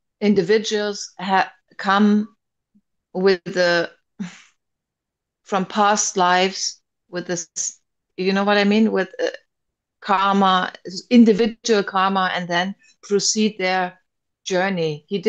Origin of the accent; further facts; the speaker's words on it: Germany; I'm from Germany, first time attending